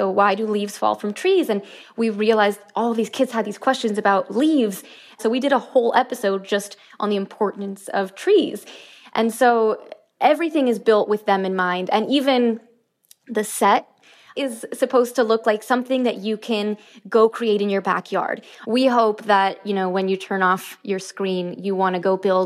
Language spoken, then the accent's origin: English; Miami, Florida, United States; born there; I was born in Miami, but my father's from Chile, my mother's from Argentina. I, like most of these kids, speak Spanish at home.